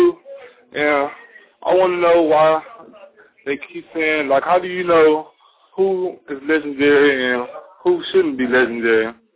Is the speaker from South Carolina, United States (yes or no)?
no; Texas, United States; Yeah, I was calling in. I want to know why I'm from Texas